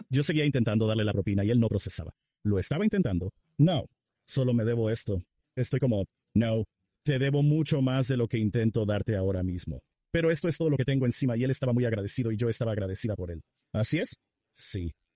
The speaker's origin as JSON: {"language": "Spanish", "town": "Tulare", "region": "California", "country": "United States", "tie": "born or raised there", "said": "nací en el Valle Central de California. Nacido y criado mucho en la ciudad de Tulare, California, que es una zona rural. Tenemos una proporción de 3 a 1 por persona en mi condado y crecí en una granja lechera a la que habían emigrado mis padres."}